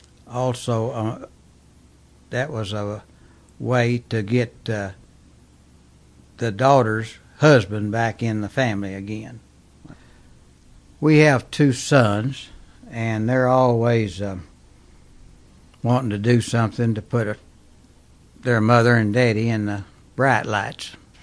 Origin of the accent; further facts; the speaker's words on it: Marion, Kentucky, United States; When my uncle still lived in my hometown of Marion, Kentucky